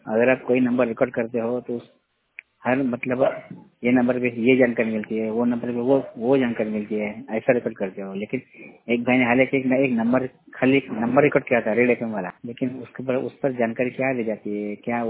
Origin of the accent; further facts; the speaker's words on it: Yavatmal, Maharashtra, India; मैं जिला यवतमाल से हूँ, जिला यवतमाल से महाराष्ट्र से, 100% ब्लाइंड।